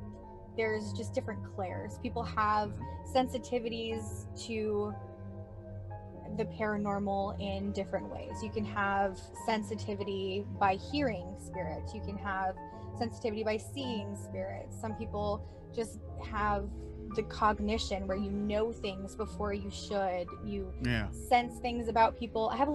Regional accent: Los Angeles, California, United States; now in Houston, United States; I am an American citizen in Houston, Texas, by the means of Los Angeles, California.

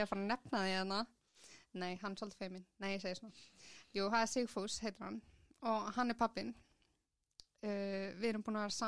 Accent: Reykjanesbær, Southern Peninsula, Iceland; Já, ég samsett úr Reykjanesbæ.

